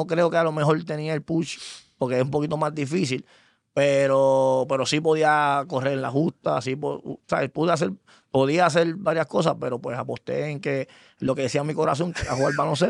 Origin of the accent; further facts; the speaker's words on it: San Lorenzo, Puerto Rico; Yo, obviamente, soy de San Lorenzo.